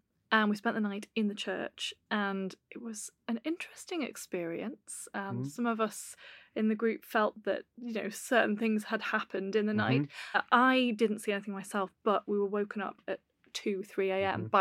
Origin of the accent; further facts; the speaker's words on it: England, United Kingdom; And as a Northerner myself, I feel like this is a good history to tell.